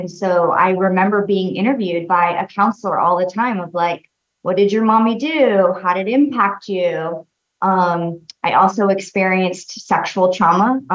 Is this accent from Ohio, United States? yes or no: no; Las Vegas, Nevada, United States; also born or lived in Mount Charleston; I grew up in Las Vegas. And then my parents divorced for the first time when I was around 2. And my dad and I moved to Mount Charleston, which is a little mountain town, 45 minutes outside of Vegas.